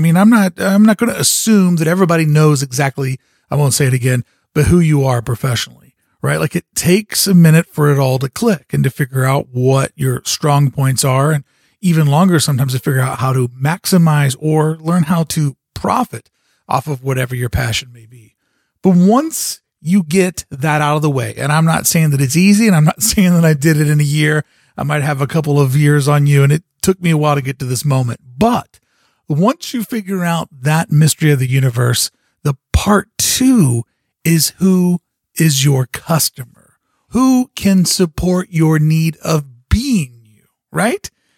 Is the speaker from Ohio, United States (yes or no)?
no; Louisville, Kentucky, United States; I'm from Louisville, Kentucky. I built my business in Buffalo, New York. I understand the mid-sized market.